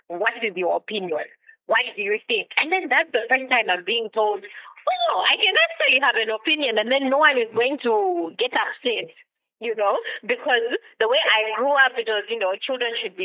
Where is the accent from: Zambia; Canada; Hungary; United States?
Zambia; Ndola, Copperbelt; I grew up in Indola, so I'm a Kofela girl.